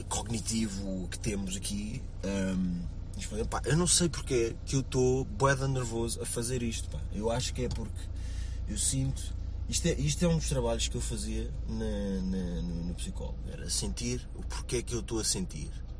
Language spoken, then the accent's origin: Portuguese; Alfragide, Lisbon, Portugal; Eu venho de Alfragide, já.